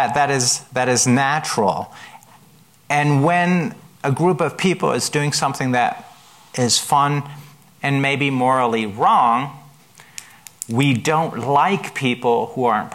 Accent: Germany; I grew up in Germany, and there, at least as a young person, it was typical

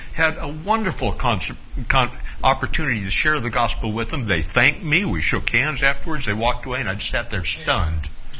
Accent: Alaska, United States; the only thing I could think of was, well, I'm from Alaska.

